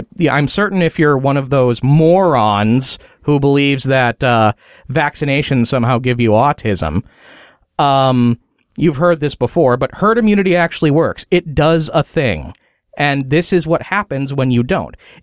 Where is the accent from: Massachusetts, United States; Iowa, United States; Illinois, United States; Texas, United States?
Illinois, United States; Palatine; Palatine, Illinois is where I'm from. That is actually my hometown.